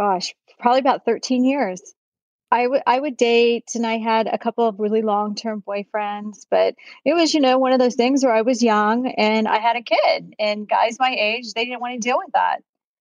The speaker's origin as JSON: {"language": "English", "town": "Glendora", "region": "California", "country": "United States", "tie": "born or raised there", "said": "I grew up in Glendora, a small little town. And I was there until probably mid-20s, and I moved to Orange County."}